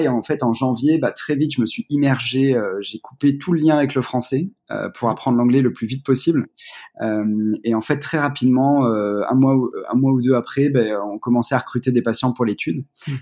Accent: Valence, Auvergne-Rhône-Alpes, France; Et en fait, moi, j'ai grandi à Valence.

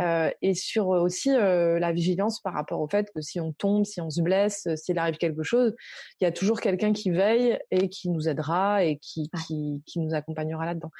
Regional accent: Normandy, France; Moi, j'ai grandi en Normandie, pas loin du Havre. Mon père travaillait sur la zone industrielle à côté du Havre, là, Gonfreville-l'Archer.

